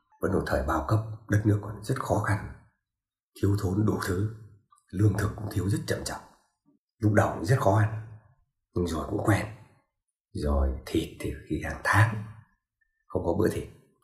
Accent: Cẩm Khê, Phú Thọ, Vietnam; Tôi sinh ra thuộc miền Trung Du Bắc Bộ, quê tôi vùng Việt, Cẩm Khê, tỉnh Phú Thọ.

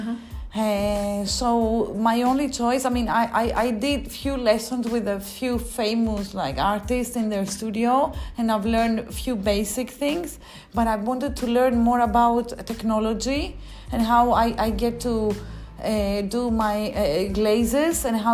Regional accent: Athens, Attica, Greece; Well, I grew up in Athens, okay?

